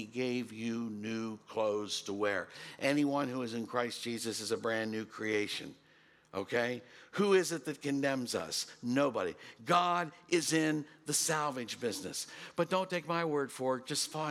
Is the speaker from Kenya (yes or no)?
no; Waynesboro, United States; You know, even in my hometown, Waynesboro, there's tattoo parlors.